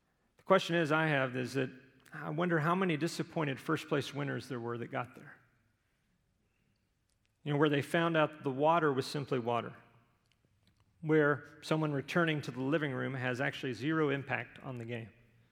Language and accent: English; Houston, Texas, United States; I mean, I grew up in Houston, but I was an Oilers fan.